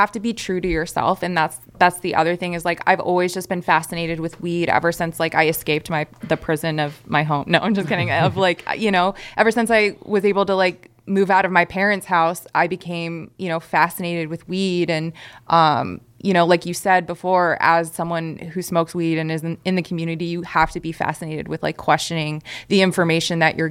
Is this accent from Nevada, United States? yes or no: yes; Las Vegas, Nevada, United States; Born and raised in Las Vegas